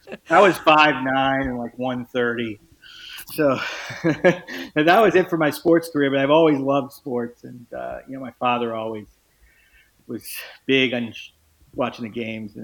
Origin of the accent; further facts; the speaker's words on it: Miami, Florida, United States; I played in Miami, growing up in Miami, and then I was playing junior varsity.